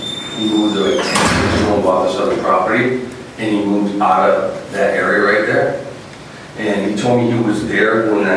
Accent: Massachusetts, United States; but I got East Coast on my back of my arm because I'm from Massachusetts.

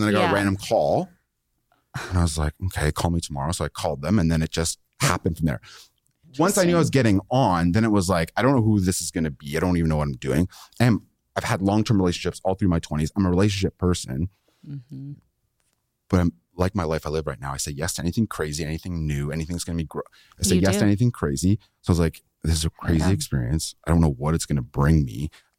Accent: Canada; I'm a Canadian kid.

